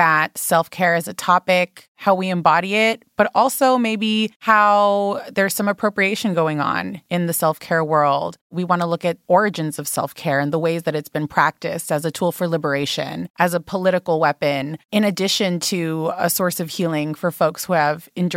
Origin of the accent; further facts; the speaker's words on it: Los Angeles, California, United States; I'm born and raised in Los Angeles. I am a third-generation Mexican-American. I identify as a Chicana